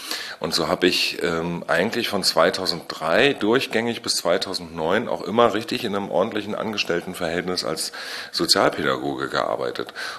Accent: Mecklenburg-Vorpommern, Germany; now in Berlin, Germany; Also eigentlich stamme ich von der Insel Usedom, da bin ich aufgewachsen, 1980 geboren und jeder von der Insel Usedom ist in Wolgast geboren. Dann bin ich nach Schulzeit und allem erstmal nach Stralsund gegangen

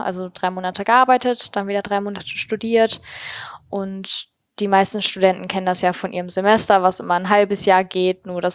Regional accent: Jever, Lower Saxony, Germany; born there; Also man muss dazu sagen, dass ich nicht aus Remscheid komme. Ich bin in Jever geboren, das kennen die wahrscheinlich die meisten von dem Bier, von dem Jever-Bier.

